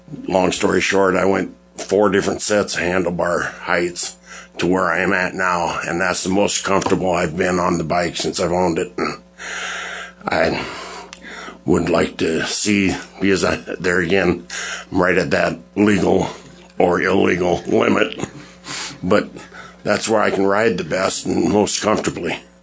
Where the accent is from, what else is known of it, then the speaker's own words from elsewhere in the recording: Pierre, South Dakota, United States; I'm from Pierre. And I've ridden for a lot of years.